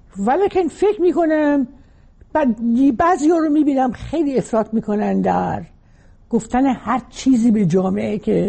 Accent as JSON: {"language": "Persian", "country": "Iran", "moved": "as an adult", "said": "از زمانی که من از ایران اومدم بیرون بسیاری از انگیزه های نوشتن در من تضعیف شده، برای اینکه از محیط اصلی دورم"}